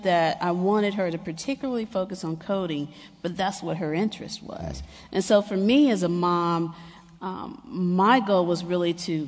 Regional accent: Memphis, Tennessee, United States; I come from Memphis, I'm like an honor student, like top honor student

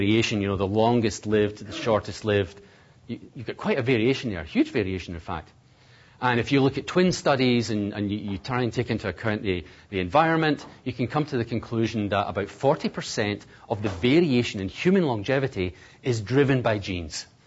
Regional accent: Scotland, United Kingdom; I, of course, being Scottish, think of Mary, Queen of Scots.

